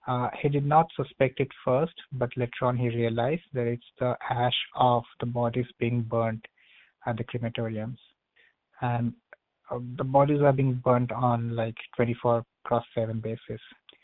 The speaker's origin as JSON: {"language": "English", "town": "Kolkata", "region": "West Bengal", "country": "India", "moved": "as an adult", "lives_now": "United States", "said": "I'm from Kolkata in the state of West Bengal. I came to Illinois in 2016 to pursue my PhD from UIUC."}